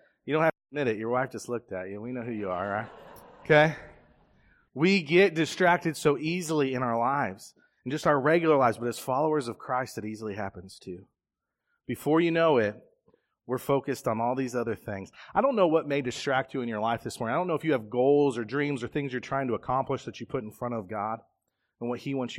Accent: Ohio, United States; Now, I grew up in Southwest Ohio, and if you told me to look at the fields, that was an easy thing to do. We rented a farmhouse, and we could look out over cornfields and grain fields and things like that.

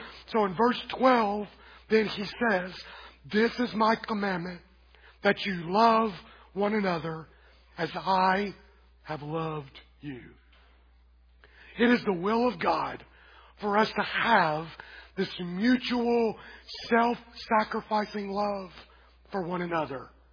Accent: Kentucky, United States; this reminds me of the church I grew up in Kentucky.

